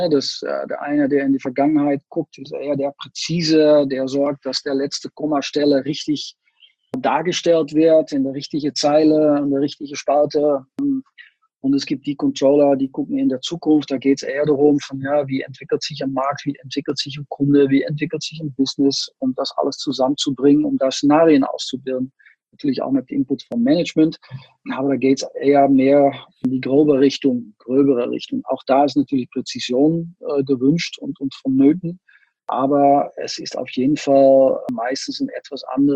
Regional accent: Netherlands; German is a second language; ich bin Holländer

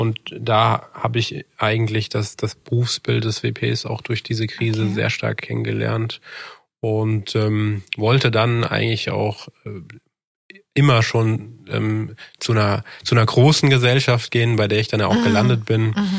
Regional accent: Darmstadt, Hesse, Germany; Ich komme aus Darmstadt

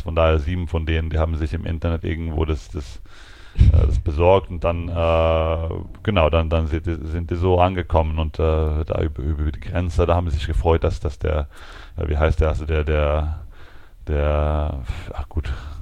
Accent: Lund, Skåne, Sweden; German is a second language; oder es geht nach Lund, also meine Heimatstadt in Schweden.

